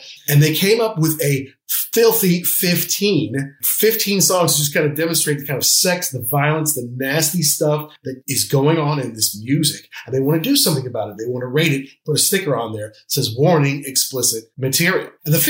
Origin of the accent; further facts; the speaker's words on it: United States; And yes, as an American, I distinctly remember growing up in 1985.